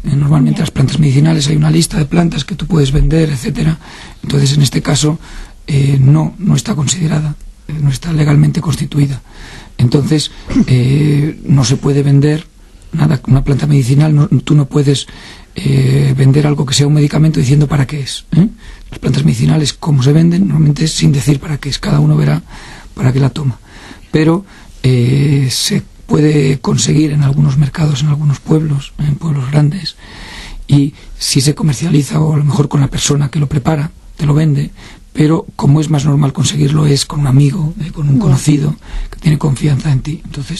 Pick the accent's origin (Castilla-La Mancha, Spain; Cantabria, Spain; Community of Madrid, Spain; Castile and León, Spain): Cantabria, Spain; En Cantabria, yo soy cántabro, y entonces utilizamos mucho el uco, pero también el ucu, estas terminaciones, también se da en Asturias.